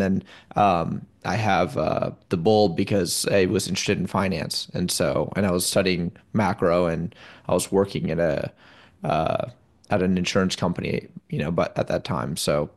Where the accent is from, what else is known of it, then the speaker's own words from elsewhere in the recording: Washington, United States; So I grew up in the Pacific Northwest, around Seattle, not actually in Seattle, but around in the greater Seattle area.